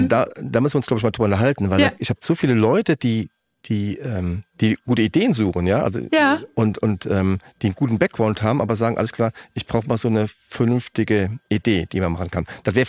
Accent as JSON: {"language": "German", "town": "Vallendar", "region": "Rhineland-Palatinate", "country": "Germany", "said": "Ich komme aus Fallen da, kleiner Ort, und da ist die Wissenschaftliche Hochschule für Unternehmensführung."}